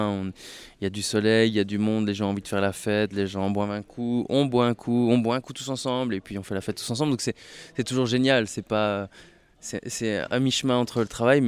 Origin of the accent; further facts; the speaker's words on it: Mons, Wallonia, Belgium; c'est pas très loin de chez nous, on est de Mons